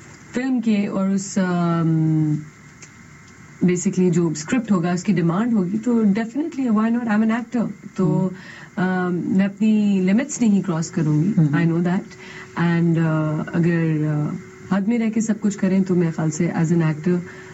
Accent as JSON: {"language": "Urdu", "country": "Pakistan", "said": "مجھے جو زبان میں بولتی ہوں اسی میں اور جو میں ہوں، جو میں پاکستانی ہوں،"}